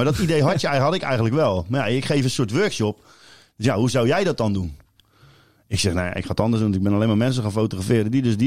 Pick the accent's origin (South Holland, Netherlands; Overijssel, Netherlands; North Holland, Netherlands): South Holland, Netherlands; Alblasserdam; Wij komen natuurlijk uit Alblasserdam.